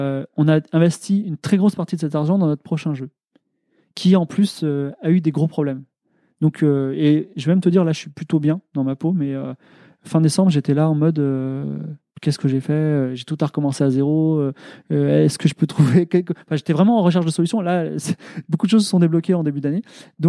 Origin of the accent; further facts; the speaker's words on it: France; je suis ingénieur, je suis blanc, je suis français.